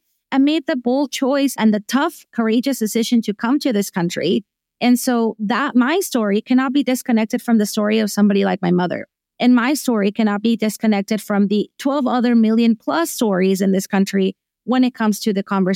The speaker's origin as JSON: {"language": "English", "country": "Venezuela", "said": "especially those back home, my home country of Venezuela."}